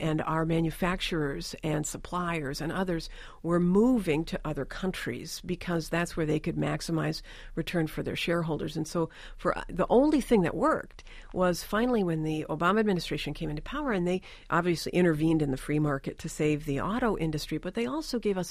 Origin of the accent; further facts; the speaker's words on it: United States; also born or lived in Canada; I lived there for my first 4 years and then moved to the United States with my parents.